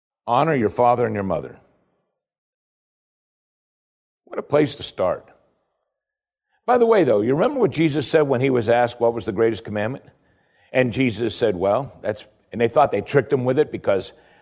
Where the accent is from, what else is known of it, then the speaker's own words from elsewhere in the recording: United States; Because we grew up in America.